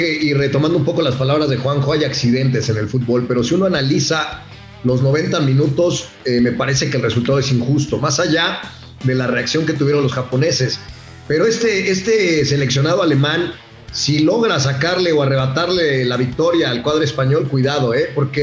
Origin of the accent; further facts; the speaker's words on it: Mexico; Cuando a nosotros nos tocó como mexicanos sufrir la goleada